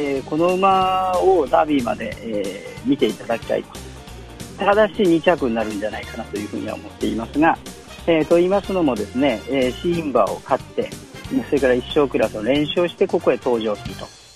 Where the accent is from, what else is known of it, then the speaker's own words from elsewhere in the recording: Kyoto, Japan; 私のね地元京都では行われないというのは非常に辛いところなんですけれども